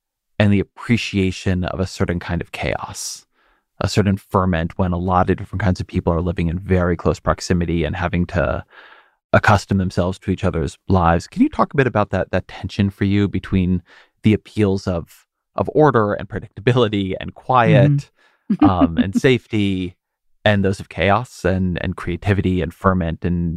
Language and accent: English; California, United States; I come from Southern California. I went to school up in Santa Cruz.